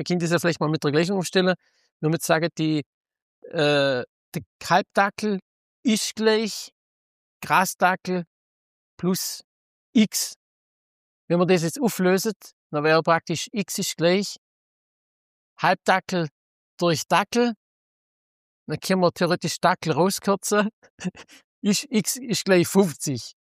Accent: Baden-Württemberg, Germany; Wir kommen ja hier aus Baden-Württembergisch Ecke

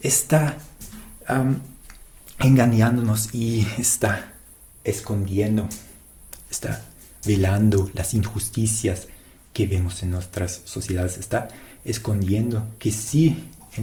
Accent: Germany; Spanish is a second language; también es mi batalla porque soy alemán, me va así

